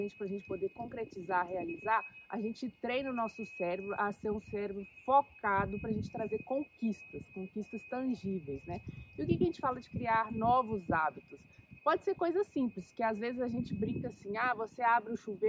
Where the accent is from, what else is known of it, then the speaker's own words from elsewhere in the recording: Minas Gerais, Brazil; Benza Deusa veio para Minas Gerais, minha terrinha